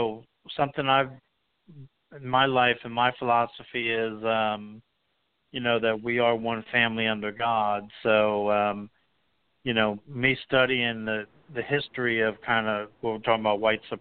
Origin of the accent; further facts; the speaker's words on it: United States; Growing up in America, we did use the term black and white